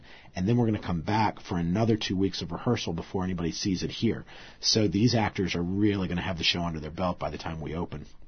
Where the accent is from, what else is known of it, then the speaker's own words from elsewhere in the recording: Richmond, Virginia, United States; because I was born in Richmond and raised there, and so I knew the area of town that they were talking about, and, you know, I grew up in the town